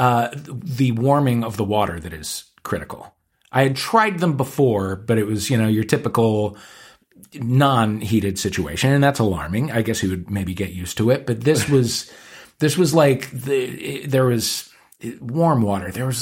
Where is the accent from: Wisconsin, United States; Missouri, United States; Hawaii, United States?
Missouri, United States; St. Louis; We're both gays from St. Louis, Missouri.